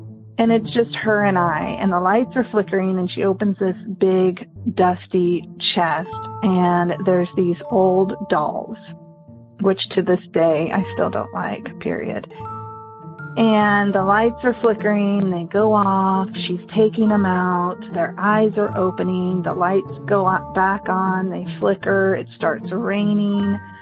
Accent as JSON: {"language": "English", "region": "California", "country": "United States"}